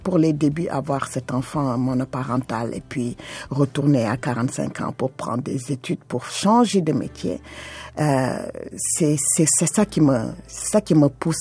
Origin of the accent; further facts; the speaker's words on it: Senegal; moved away; Je viens du Sénégal et je suis arrivée ici avec mes enfants. Je suis une mère monoparentale de 7 enfants.